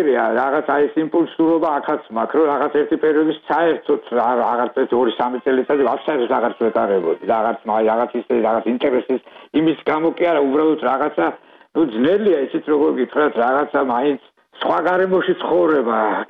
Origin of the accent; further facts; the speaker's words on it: Tsinandali, Kakheti, Georgia; now in Freiburg, Germany; მე ბავშვობა წელი კახეთში მაგ გატარებული, სადაც ჩემი იყო წინანდლი, სადაც ჩემი ბავშვობა წინანდალში მაგ გატარებული